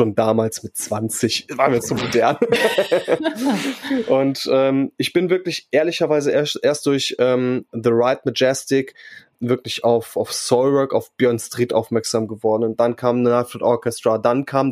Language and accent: German; North Rhine-Westphalia, Germany; Ich bin natürlich in Griffenbruch aufgewachsen. Und da ist natürlich eine gewisse geografische Nähe zu Krefeld gegeben.